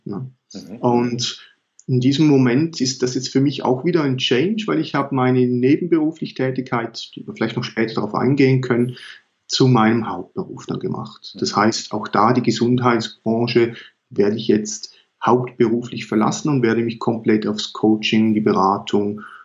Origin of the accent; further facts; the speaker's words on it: Eastern Switzerland, Switzerland; ganz einfach gesagt, ich komme aus der Schweiz, aus der Ostschweiz